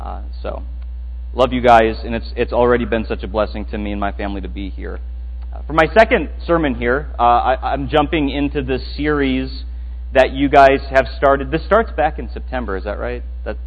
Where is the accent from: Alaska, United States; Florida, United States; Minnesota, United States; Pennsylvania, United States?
Minnesota, United States; Growing up in Minnesota, where we have 10,000 lakes, I was surrounded by a lot of fresh water, and it rained a lot there.